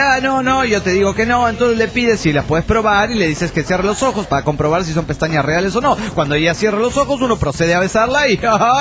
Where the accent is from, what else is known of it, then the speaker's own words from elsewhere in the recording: San Martín Texmelucan, Puebla, Mexico; de Texmelucan, Puebla, México.